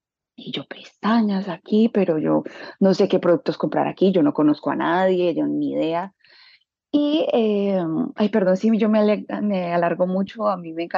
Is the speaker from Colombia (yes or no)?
yes; Cali, Valle del Cauca, Colombia; now in Spain; Pero mi adolescencia la pasé en Cali. Yo me mudé a Cali, ya me quedé cuando mis papás se divorciaron, como cuando tenía como unos 10, 11 años. Y empecé a hacer sexto, como bachillerato, ya toda la secundaria en Cali.